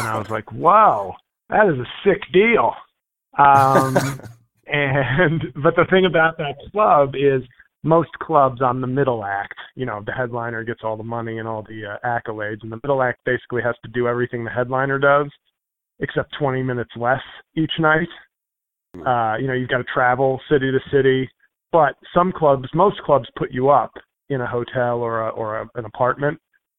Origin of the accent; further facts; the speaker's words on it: New York City, New York, United States; I grew up in New York City. I'm a native New Yorker. I've only been to Utah once in my life.